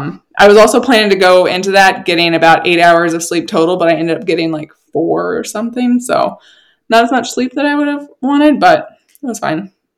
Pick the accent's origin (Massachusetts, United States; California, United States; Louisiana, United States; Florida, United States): Florida, United States; also born or lived in Chicago; and I'm from Florida, so like the heat is just in me from experiencing that my entire life, minus the 10 years in Chicago.